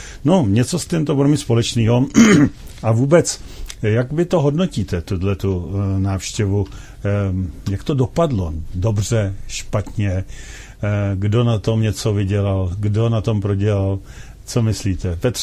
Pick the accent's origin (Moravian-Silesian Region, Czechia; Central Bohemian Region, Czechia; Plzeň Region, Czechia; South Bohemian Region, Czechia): Plzeň Region, Czechia; Plzeň; Protože jsem Plzeňák a znám to tu trochu v Plzni